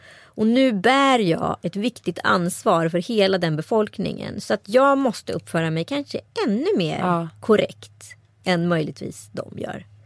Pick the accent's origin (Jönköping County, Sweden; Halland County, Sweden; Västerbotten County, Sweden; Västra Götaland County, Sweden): Västra Götaland County, Sweden; Strömstad; Alltså, jag har vuxit upp i Strömstad kommun